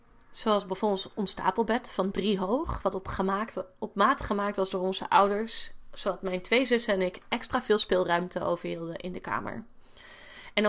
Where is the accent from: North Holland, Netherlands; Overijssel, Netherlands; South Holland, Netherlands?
North Holland, Netherlands; Amsterdam; Als kindje ben ik opgegroeid in het Blauwlakenblok, midden op de Wallen in de jaren 80 en 90.